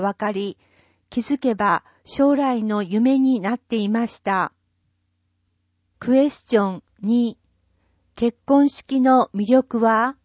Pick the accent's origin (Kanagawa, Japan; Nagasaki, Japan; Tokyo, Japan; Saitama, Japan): Nagasaki, Japan; 県外の大学に進学しましたが、地元長崎での就職を考えていました。